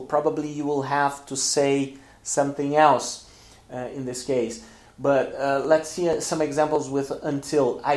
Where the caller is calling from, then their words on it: Porto Alegre, Rio Grande do Sul, Brazil; English is a second language; I'm speaking from Porto Alegre in the south of Brazil. Very, very hot here in the south of Brazil today, by the way.